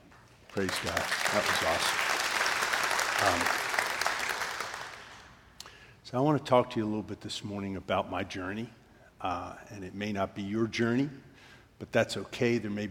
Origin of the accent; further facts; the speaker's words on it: Doylestown, Pennsylvania, United States; I grew up in Doylestown, which is a suburb of Philadelphia, about an hour north of Philadelphia. My wife and I are from there. We went to high school together there.